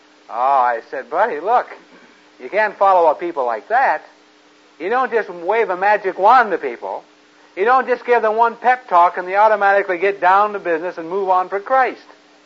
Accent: Modesto, California, United States; But I was called to go back to my hometown to help follow up for a youth work that was going on. A friend of mine had a work going with some high school kids in Modesto High School, California

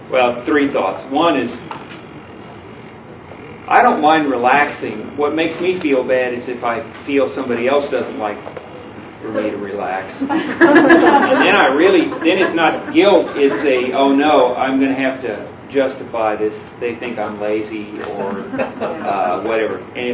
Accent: United States; As an American and as a farmer, I was taught how to work.

